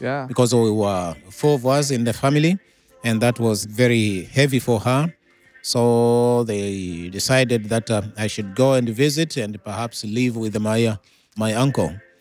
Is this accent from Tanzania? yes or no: yes; Tanzania; born there; I was born in Tanzania. Yeah, and I grew up in my uncle's family, who was a pastor by then.